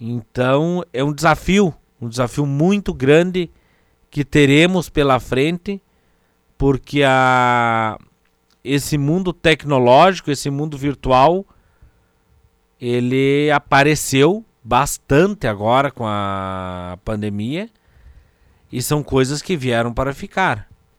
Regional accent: Bom Jesus, Brazil; Lá na minha terra, em Bom Jesus, que deu um pulo, ou se confirmou essa noite, 22 casos já, para uma cidade de 11, 12 mil habitantes.

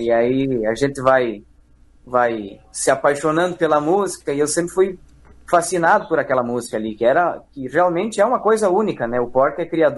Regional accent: Vista Alegre do Prata, Rio Grande do Sul, Brazil; Eu sou natural de Vista Alegre do Prata, não muito longe de Lagoa Vermelha.

